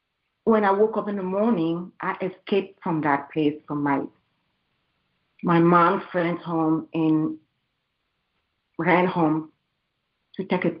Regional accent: Cameroon; born there; I was born in Cameroon, back in Central Africa.

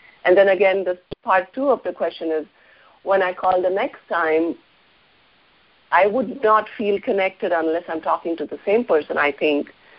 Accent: India; now in United States; I grew up in India and the culture is different compared to the U.S.

